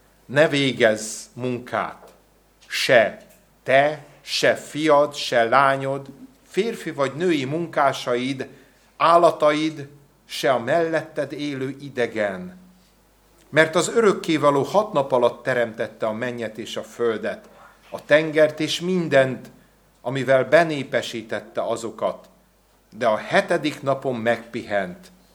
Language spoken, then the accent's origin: Hungarian; Budapest, Hungary; Egy ekkora gyülekezetben nőttem föl, mint a ti gyülekezetetek, egy budapesti gyülekezet.